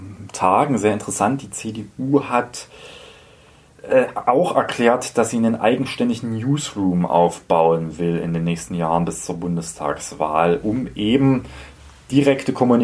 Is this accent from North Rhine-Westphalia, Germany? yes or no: no; Saarland, Germany; mir als Saarländerin muss ja keiner erklären, wie wichtig Schengen ist